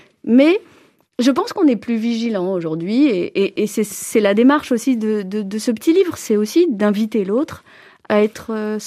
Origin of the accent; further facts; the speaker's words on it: Ris-Orangis, Île-de-France, France; born there; moi, quand je réponds que je suis née à Ris-Orangis, ça ne suffit pas. Ce qui intéresse les gens, ce sont mes origines.